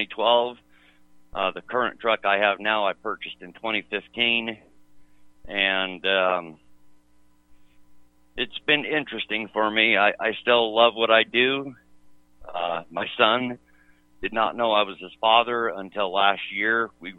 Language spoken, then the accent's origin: English; Washington, United States; now in South Carolina, United States; I've been in South Carolina since 1990. I grew up in Washington State, in Western Washington, right across the water from Seattle.